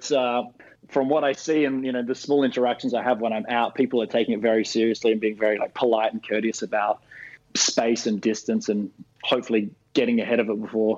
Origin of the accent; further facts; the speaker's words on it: Australia; now in New York, United States; It feels a bit scary being an Australian here